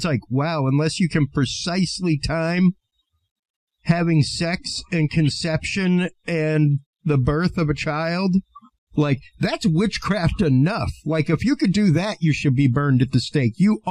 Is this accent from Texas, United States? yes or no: yes; Texas, United States; Come on. I'm from Texas.